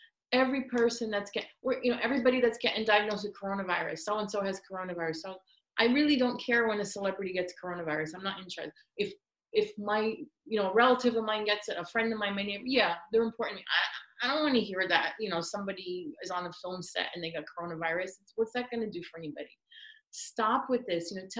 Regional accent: United States; it's this network we have because we are American. And I'm very proud of that.

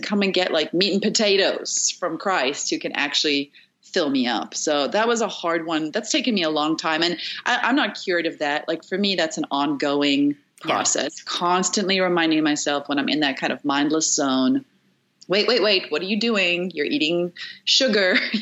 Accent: South Africa; I'm from South Africa.

